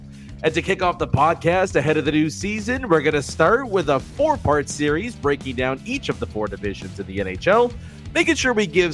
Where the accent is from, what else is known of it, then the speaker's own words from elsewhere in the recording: Canada; I'm actually from Canada. I'm Canadian.